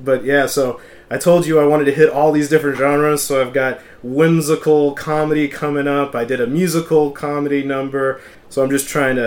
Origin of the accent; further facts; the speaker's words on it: Texas, United States; accent: Texan twang; I mean, like, you already brought up that I'm from Texas. So, I mean, if you hear me, I'm not talking, you know, I could have done this whole interview with the twang if you wanted me to, because, I mean, it's part of my cultural upbringing